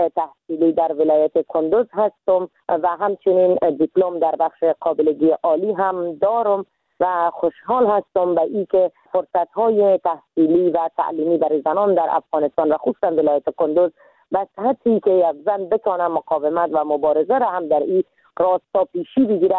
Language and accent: Persian; Iran; moved away as an adult; now in Afghanistan; ما در سال 1364 در کشور ایران به دنیا آمدم